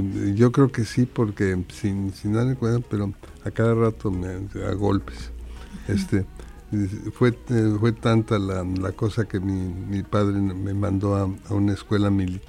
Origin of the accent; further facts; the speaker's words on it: Mexico City, Mexico; born there; Y en ese medio nací yo, nací en la Ciudad de México. Nací en lo que es la Colonia Condesa.